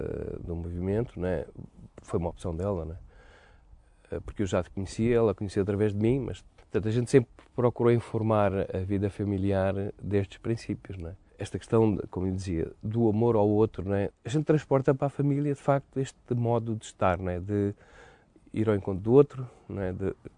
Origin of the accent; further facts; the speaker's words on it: Fátima, Centro, Portugal; porque eu vim de Fátima, cheguei a Lisboa